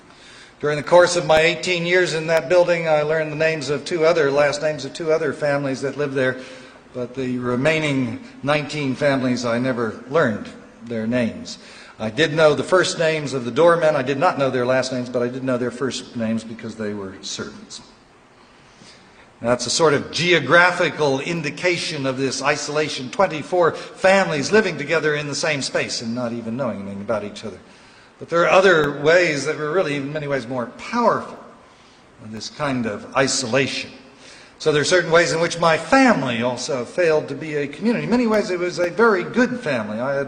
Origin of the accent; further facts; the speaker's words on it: Manhattan, New York, United States; I grew up in Manhattan, across the river there with a silver spoon in my mouth. From the time that I was 5 until the time I finally left home at 23, I spent most of my time living in an apartment building on Park Avenue.